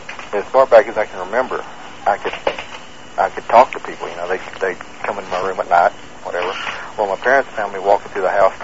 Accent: Texas, United States; I grew up in Texas. I lived in the South just about my whole life.

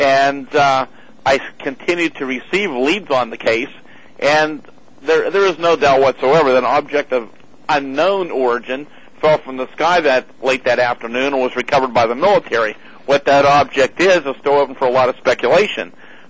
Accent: Greensburg, Pennsylvania, United States; then I was 16 years old when the incident happened near Kecksburg, PA, which is about 12 miles from my hometown of Greensburg.

